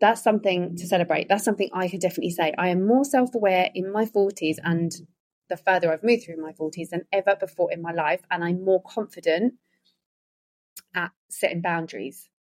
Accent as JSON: {"language": "English", "country": "United Kingdom", "said": "We, as typical British as well, we'll say no"}